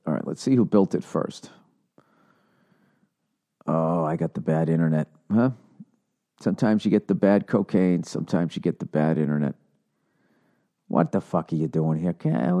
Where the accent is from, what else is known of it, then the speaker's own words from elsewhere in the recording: Boston, Massachusetts, United States; because I grew up in Greater Boston, you know?